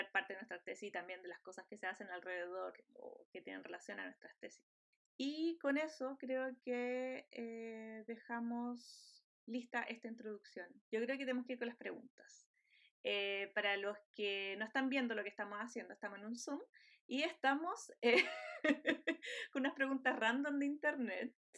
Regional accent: Valparaíso, Chile; born there; Como Javiera Rey, también soy oriunda de la quinta región. Nací en Valparaíso, específicamente en Playa Ancha. Después, por cosas de la vida, me tocó viajar mucho y cambiarme de casa mucho

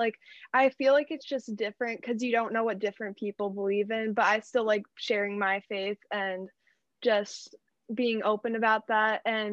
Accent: Minnesota, United States; Oh, I'm from Minnesota.

